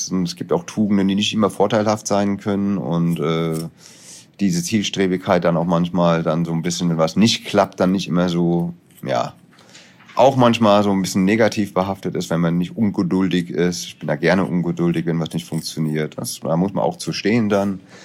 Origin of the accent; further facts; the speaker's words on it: Hesse, Germany; weil die Frankfurter grüne Soße eben auch so ein bisschen so eine Reminiscence an meine Heimatregion ist. Aus dem Hessischen